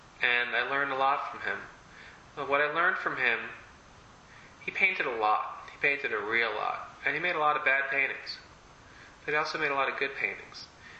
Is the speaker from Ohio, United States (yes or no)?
no; New York, United States; I mean, I grew up in Long Island, I didn't know what being an artist was really about.